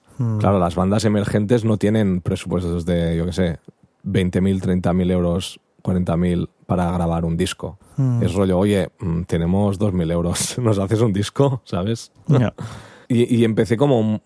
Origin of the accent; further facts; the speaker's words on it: Barcelona, Catalonia, Spain; soy de Barcelona y he estado viviendo en Barcelona, pero tuve una hija y hace 6 años y nos fuimos a vivir afuera de Barcelona.